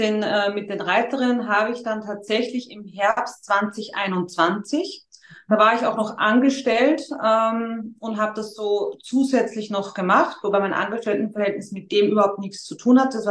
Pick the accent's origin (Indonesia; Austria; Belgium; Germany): Austria; weil bei uns in Österreich jetzt das Angebot für mich persönlich nicht da war